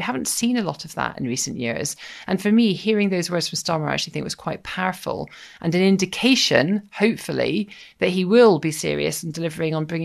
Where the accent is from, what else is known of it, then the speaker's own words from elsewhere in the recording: Scotland, United Kingdom; I would, as a Scot, go back further than